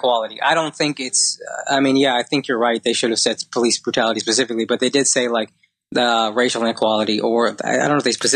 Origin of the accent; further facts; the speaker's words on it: Dallas, Texas, United States; I took a tour of Cowboys Stadium, like, born and raised in Dallas, big Cowboy fan